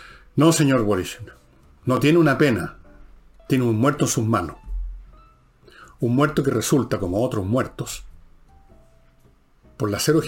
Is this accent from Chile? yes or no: yes; Chile; Aquí los cansados somos los chilenos